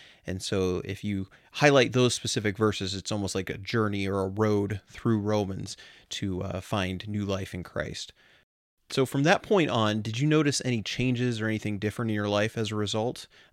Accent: Colorado, United States; But growing up in Colorado, there were not a lot of birds that we had.

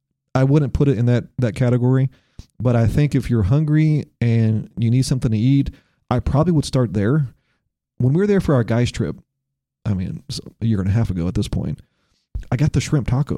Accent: Texas, United States; Listen, we are from Texas. We live in Texas. We love our barbecue.

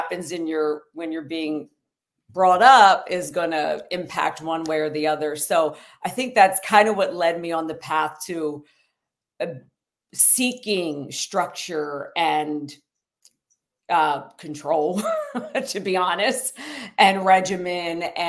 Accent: Wilmington, Delaware, United States; I'm from Wilmington, Delaware. That's where I was born and raised. And yeah, my family is all natives of Puerto Rico.

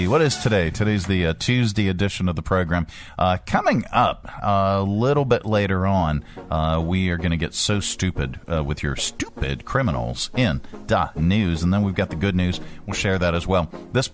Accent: Scotland, United Kingdom; I am Scottish, but I do not own a kilt.

